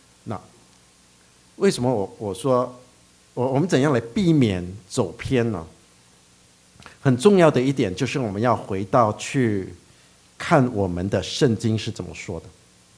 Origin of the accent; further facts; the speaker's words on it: China; 还有我们中国人很熟悉的，现在在温哥华所有教会都很警惕的